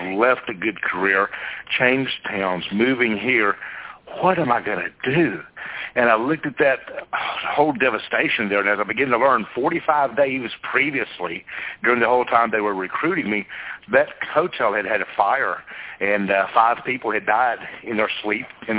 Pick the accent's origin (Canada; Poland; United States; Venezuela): United States; Fort Worth, Texas; Well, I grew up in Fort Worth, and I wanted to go back home.